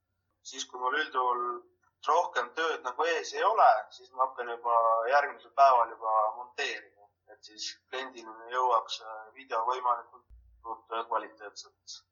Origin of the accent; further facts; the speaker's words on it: Pärnu, Pärnu County, Estonia; kuna ise olen ma Pärnust, enamus inimesed ikkagi tellivad siis nagu kohalikult.